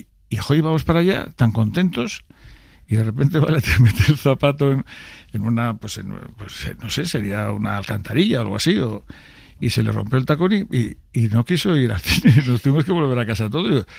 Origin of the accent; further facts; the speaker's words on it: Cantabria, Spain; yo soy de Cantabria, entonces... Y tengo afortunadamente una casa muy cerca del mar. O sea, yo desde mi casa veo el mar.